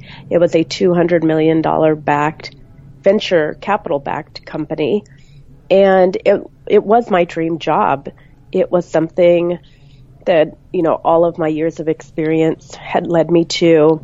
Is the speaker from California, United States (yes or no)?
yes; San Diego, California, United States; now in Los Angeles, United States; I grew up in San Diego, California. I'm actually now in Los Angeles, California.